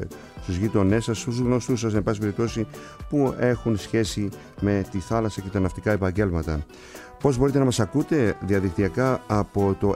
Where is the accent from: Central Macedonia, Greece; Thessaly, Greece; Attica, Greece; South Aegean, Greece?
South Aegean, Greece; Kasos; Και τέλος θα πάμε στο νησί μου, στην Κάσο